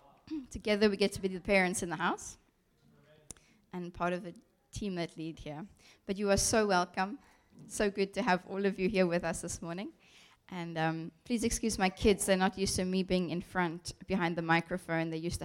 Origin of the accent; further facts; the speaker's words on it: Somerset West, Western Cape, South Africa; Not that I grew up in a very small place. I grew up in Somerset West, so a little bit out of the city.